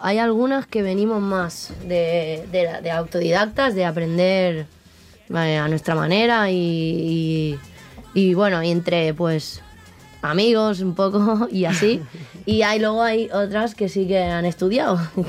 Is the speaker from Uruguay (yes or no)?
no; Cornellà, Catalonia, Spain; Yo soy de Cornellá.